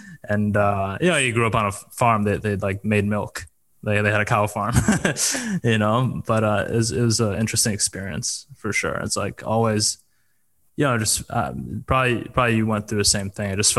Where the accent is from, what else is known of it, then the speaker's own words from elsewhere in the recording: Wisconsin, United States; because I grew up in Wisconsin.